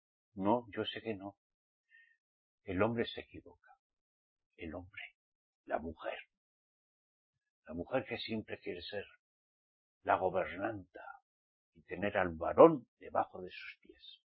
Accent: Spain; born there; Nací en España.

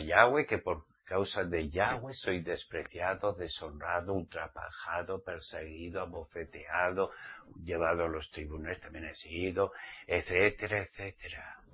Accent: Spain; yo como español

